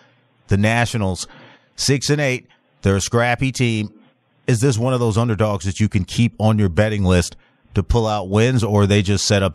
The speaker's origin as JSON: {"language": "English", "town": "New York City", "region": "New York", "country": "United States", "tie": "born or raised there", "said": "and then my hometown Mets, man, you know, dropped the ball again."}